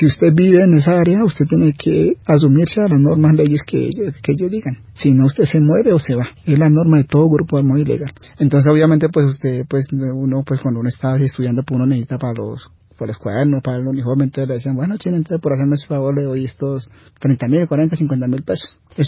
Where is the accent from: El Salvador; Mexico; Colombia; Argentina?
Colombia; Vaupés; yo pertenezco a una familia indígena. Soy del departamento del Vaupés, ahí cerca a la jurisdicción de Mitú, que es la capital.